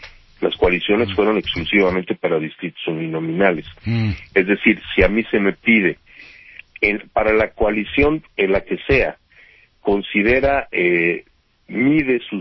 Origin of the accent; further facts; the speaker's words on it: Mexico; como cualquier mexicano estoy obligado a obedecer la Constitución